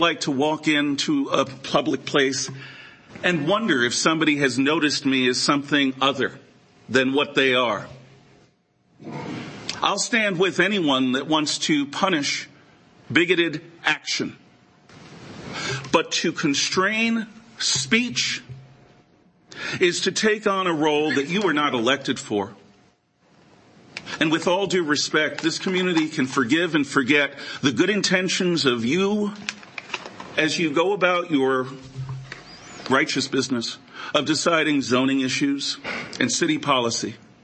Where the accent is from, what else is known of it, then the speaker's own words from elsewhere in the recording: New York City, New York, United States; I come from a family that was split because my dad's Cuban Puerto Rican, and I grew up around New York City at a time when that mattered.